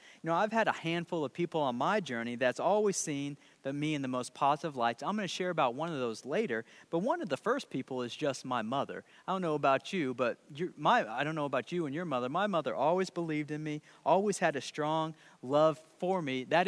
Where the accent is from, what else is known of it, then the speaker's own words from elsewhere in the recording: Rantoul, Illinois, United States; I'm from Rantoul, Illinois. Rantoul and Urbana are only 10 miles away.